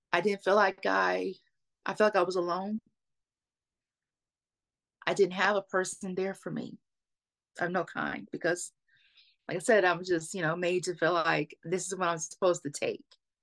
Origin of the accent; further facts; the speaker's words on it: Cincinnati, Ohio, United States; So I am born and raised in Cincinnati, Ohio, in the United States.